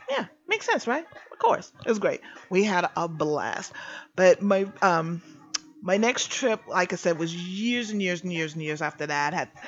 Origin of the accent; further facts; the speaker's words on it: East Coast, United States; I'm from the East Coast, so I grew up around snow.